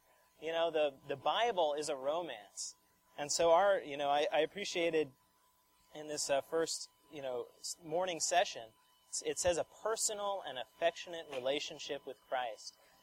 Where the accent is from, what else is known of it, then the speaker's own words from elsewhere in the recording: Champaign, Illinois, United States; I'm from Champaign.